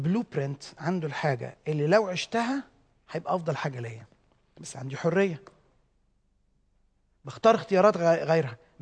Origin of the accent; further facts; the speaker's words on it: Egypt; طبعا احنا عندنا مصريين المتهم مدان الى ان تثبت براءته.